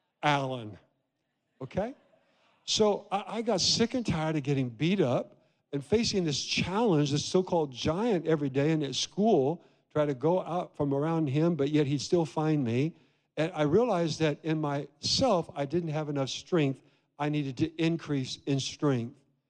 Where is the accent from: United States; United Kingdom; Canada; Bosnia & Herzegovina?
United States; Iowa; I grew up in Iowa, a little town below Des Moines, kind of like Mayberry, Andy Griffith.